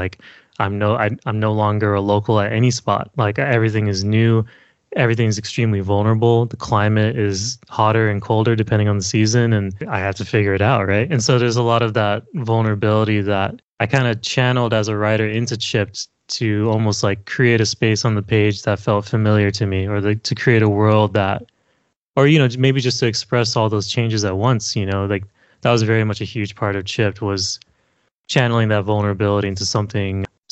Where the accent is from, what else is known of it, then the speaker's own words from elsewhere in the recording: California, United States; she grew up near where I grew up in the San Gabriel Valley in the neighborhood of Bassett within La Puente. Shout out to La Puente and El Monte.